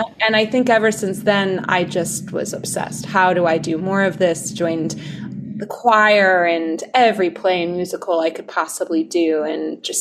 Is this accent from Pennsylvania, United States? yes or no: no; Racine, Wisconsin, United States; accent: Wisconsin; So I'm from Racine, Wisconsin, which normally my Wisconsin accent doesn't come out until I say Wisconsin. but I'm born and raised in the Midwest.